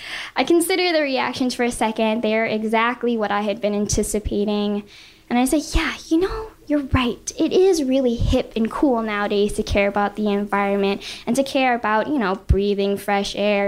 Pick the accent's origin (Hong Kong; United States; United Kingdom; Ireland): United States; Oahu, Hawaii; I grew up in Oahu, surrounded by the beautiful nature of the Hawaiian Islands.